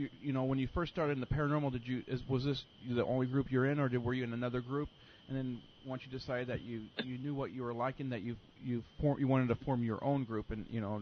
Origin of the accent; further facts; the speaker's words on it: Colorado, United States; See, I'm formerly from Colorado